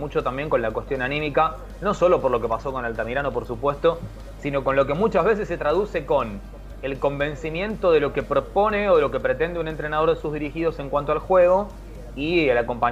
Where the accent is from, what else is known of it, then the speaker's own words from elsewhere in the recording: Argentina; como argentino yo era muy pequeño, pero me acuerdo de ello